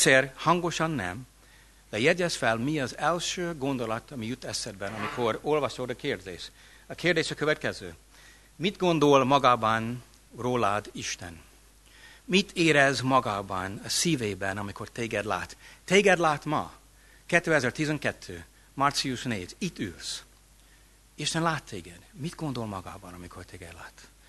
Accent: United States; Hungarian is a second language; moved away as an adult; now in Hungary; amerikai vagyok, de 24, lassan 25 éve itt élek, mint misszionárius, ami azt jelenti, hogy 25 éve küszködök a ti nyelvetekkel.

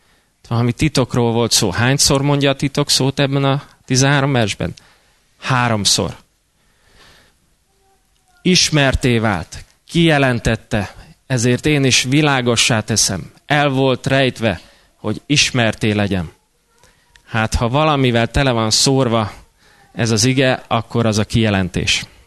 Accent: Budapest, Hungary; 11 kerületben nőttem föl, szüleimnél.

